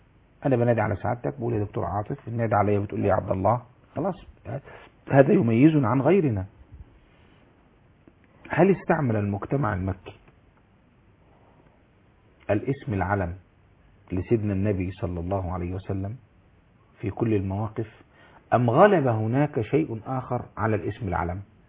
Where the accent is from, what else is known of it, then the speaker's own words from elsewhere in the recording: Egypt; الناس بتحسبنا ان احنا من ابناء مصر، الناس بتحسبنا ان احنا من مصر الازهر